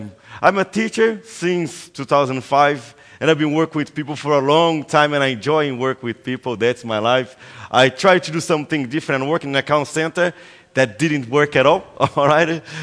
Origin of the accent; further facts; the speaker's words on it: Brazil; English is a second language; I'm from Brazil.